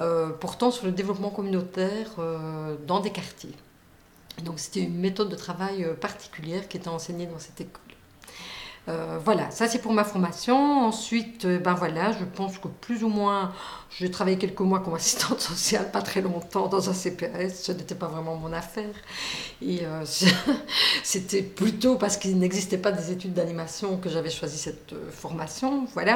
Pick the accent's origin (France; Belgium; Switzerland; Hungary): Belgium; Namur, Wallonia; Je suis née le 3 juillet 1959, voilà, et je suis née à Namur, mais je n'habitais pas Namur, mais la région namuroise.